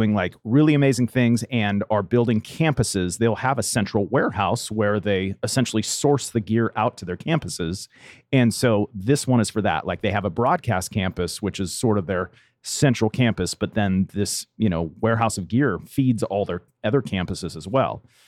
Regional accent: California, United States; We're all from California, but they decided, hey, Dallas sounds good to relocate to and move to.

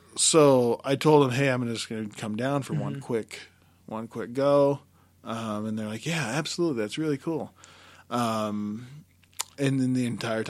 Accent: Utah, United States; also born or lived in California; I love growing up in Cache Valley.

